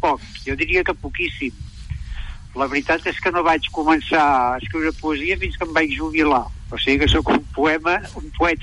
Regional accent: Manresa, Catalonia, Spain; now in Solsona, Spain; jo els últims 5 anys que vaig treballar aquí a Solsona, i la meva dona encara treballa aquí a Solsona. Per tant, estem instal·lats a Solsona, tot i que som de Manresa.

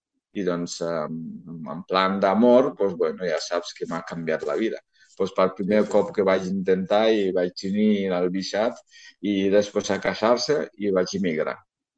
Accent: Gambia; jo soc gambià i doncs amb pares de diferents països. Pues el meu pare és senegalès i la mare gambiana.

